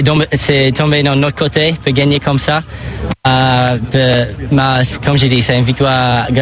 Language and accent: French; Monaco; Et je suis très content d'être ici, proche de chez moi, à Monaco.